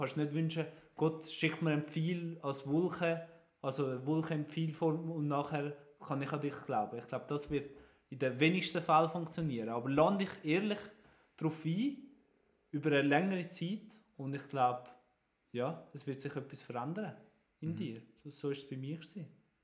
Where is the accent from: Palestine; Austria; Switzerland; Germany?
Switzerland; Und nachher bin ich in die Schweiz gekommen und zum die Ausbildung machen, weil ich bin ja auch Schweizer und also ist nicht so ein Problem gewesen, auch die Sprache und so habe ich können.